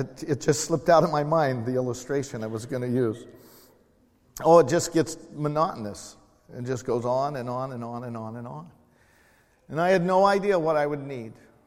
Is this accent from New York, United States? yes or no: no; California, United States; born there; and I'm a Californian by birth, so I can say this.